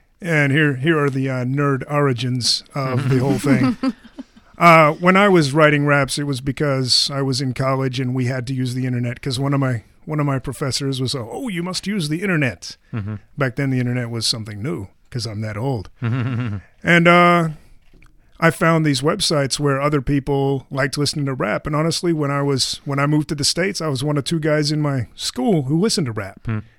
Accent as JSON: {"language": "English", "town": "Geelong", "region": "Victoria", "country": "Australia", "tie": "born or raised there", "said": "I was born and raised in Australia"}